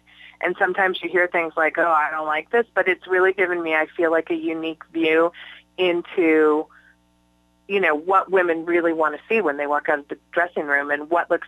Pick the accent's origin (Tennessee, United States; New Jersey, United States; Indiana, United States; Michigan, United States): Michigan, United States; Yeah, so I'm from Michigan, and, you know, I heard one of you, I might have a little Jersey girl in me. I mean, I grew up in the 80s